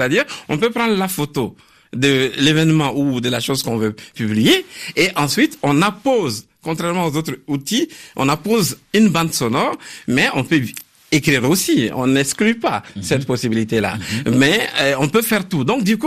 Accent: Mali; born there; Et au Mali, par exemple, mon pays natal

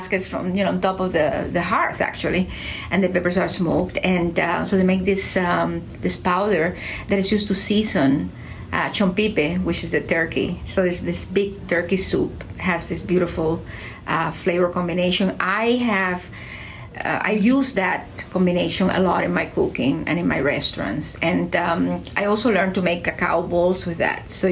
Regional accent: Santiago de Cuba, Cuba; So we do know that it was someone who had contacts in Santiago de Cuba, my hometown, who asked for seeds of the dátil pepper.

